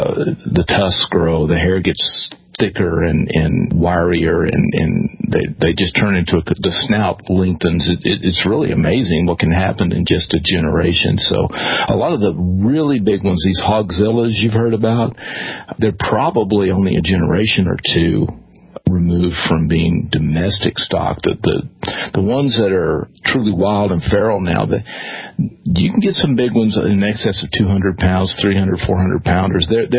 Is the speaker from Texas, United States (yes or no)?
yes; Texas, United States; I grew up in East Texas, a forested area, but I'm in Central Texas now is where I live, and it's more open.